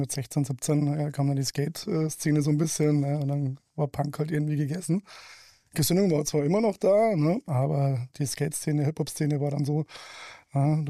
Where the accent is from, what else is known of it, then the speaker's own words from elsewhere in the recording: Bavaria, Germany; Gerade ich komme ja aus Bayern.